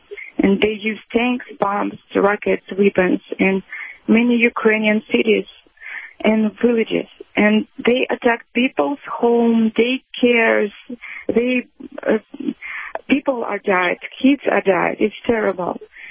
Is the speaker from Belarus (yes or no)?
yes; Belarus; English is a second language; I'm from Belarus.